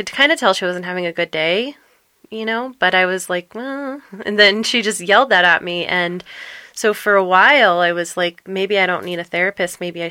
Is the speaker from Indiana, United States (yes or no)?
no; Moore, Oklahoma, United States; I grew up in Moore, Oklahoma, which is a really small town in Oklahoma.